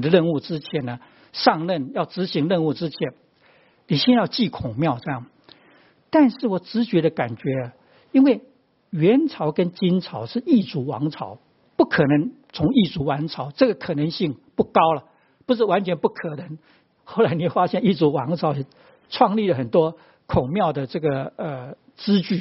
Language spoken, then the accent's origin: Chinese; China; 我们中国人就地域性，除了血缘以外，地域是非常重要